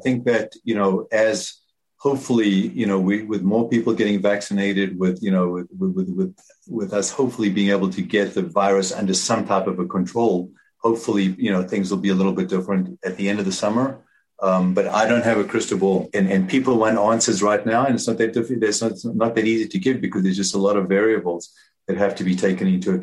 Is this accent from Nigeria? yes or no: no; South Africa; moved away as an adult; now in United States; I grew up in South Africa